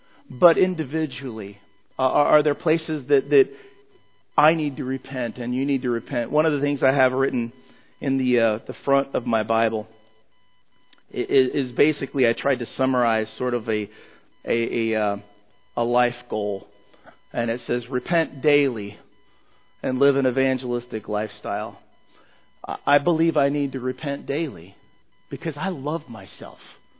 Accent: Colorado, United States; also born or lived in California / Mississippi / Pennsylvania; I was born in California, raised in Colorado, was in the Air Force, went to Mississippi, lived in the South for like 8 years. I was blessed to meet my wife in Pennsylvania.

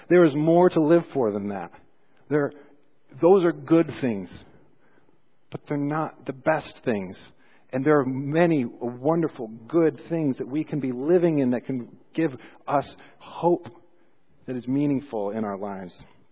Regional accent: United States; I was raised here in America, and so now I have American biases that I think most of us share.

